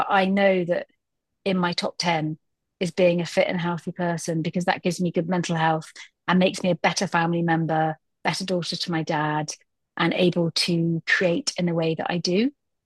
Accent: London, United Kingdom; Number four is London. I love London. I'm a Londoner born and bred. We moved out when I was a kid for a while to have a bit of a sort of more country living, but I really, really love London.

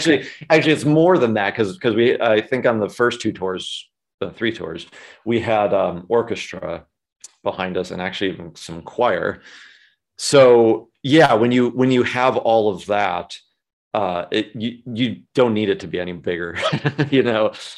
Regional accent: Ohio, United States; now in Los Angeles, United States; I could, if I'm from Ohio originally, I was just going to move back and just do work remotely

